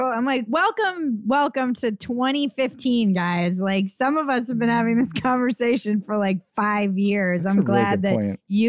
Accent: East Coast, United States; I come from the East Coast

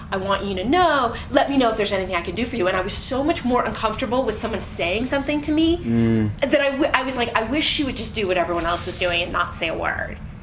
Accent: San Francisco, California, United States; I was not from a small town. I was from San Francisco.

